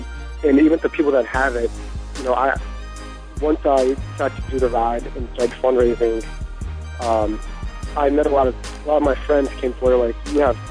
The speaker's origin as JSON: {"language": "English", "region": "Rhode Island", "country": "United States", "said": "We're from Rhode Island."}